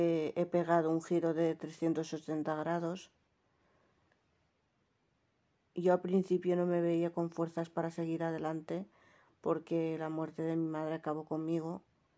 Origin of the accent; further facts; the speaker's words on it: Tangier, Tanger-Tetouan-Al Hoceima, Morocco; now in Spain; Es decir, que yo soy de Tánger, ¿no?